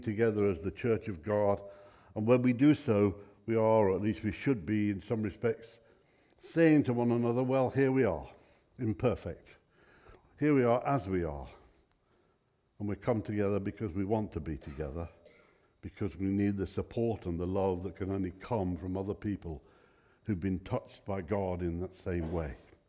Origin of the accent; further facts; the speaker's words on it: United Kingdom; because we're British, we're not very good at sharing pain.